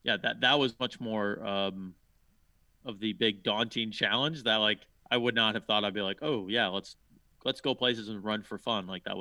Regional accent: Chicago, Illinois, United States; I grew up in Chicago in the '90s.

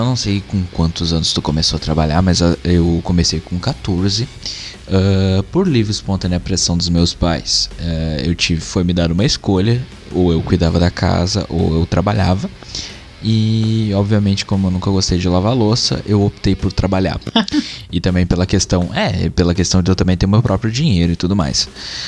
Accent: Campo Bom, Rio Grande do Sul, Brazil; a gente é de Campo Bom. Em Campo Bom é uma cidade onde basicamente só tem calçado e tudo mais.

